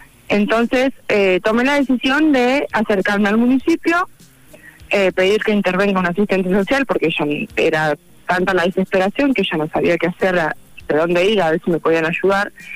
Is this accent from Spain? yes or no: no; Miguel Riglos, La Pampa, Argentina; also born or lived in Mendoza; nací en realidad en Mendoza, pero mis padres se fueron a vivir a Miguel Riglos cuando tenía un año, o sea, soy de Riglos.